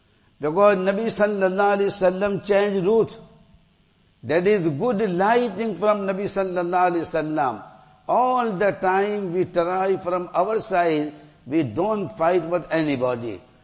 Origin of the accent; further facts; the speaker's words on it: India; English is a second language; moved away; Like we are came from India here many years ago. You also, myself also.